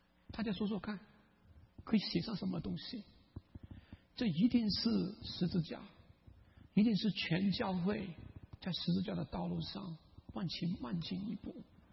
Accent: China; 你知道我们中国人有个故事叫这个头悬梁锥刺股

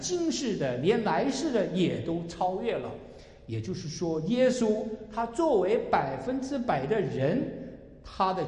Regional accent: China; 那我们中国人都说人生最痛苦的三件事莫过于少年丧父、中年丧偶、老年丧子。

